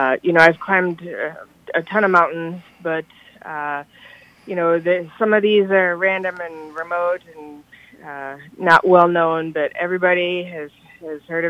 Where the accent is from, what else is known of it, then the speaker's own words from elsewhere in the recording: Iowa, United States; I was born and raised here, and I've lived my entire life in Iowa